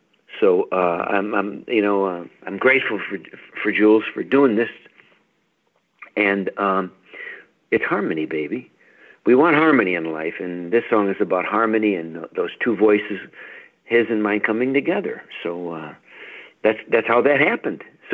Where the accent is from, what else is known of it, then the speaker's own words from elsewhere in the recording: Chicago, Illinois, United States; he and I, we are both from the South Side, city of Chicago.